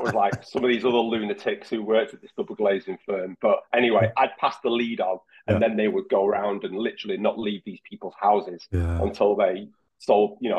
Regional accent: Blackpool, North West England, United Kingdom; growing up in South Shore Blackpool, you know, it's not the most, you know, salubrious of areas.

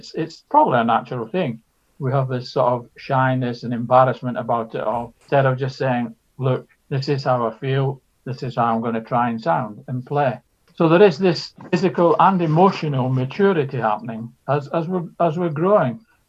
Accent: Scotland, United Kingdom; I mean, I even see, being Scottish, the royalties that arrive to me still.

